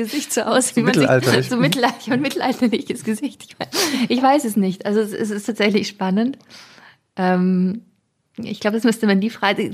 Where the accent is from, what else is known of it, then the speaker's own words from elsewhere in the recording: Austria; Also ich bin in Österreich aufgewachsen und habe da mein Leben lang gelebt. Und ich habe mit England und Irland eigentlich gar nicht so viel zu tun. Ich habe da nie gelebt. Ich fühle mich eigentlich auch als Österreicherin.